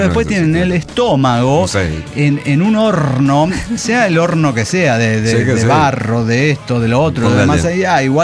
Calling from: Torreón, Coahuila, Mexico; Torreón, Coahuila

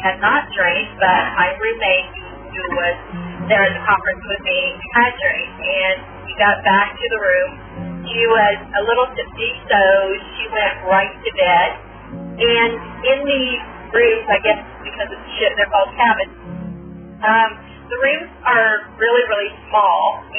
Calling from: Bakersfield, California, United States; I'm calling from Bakersfield, California.

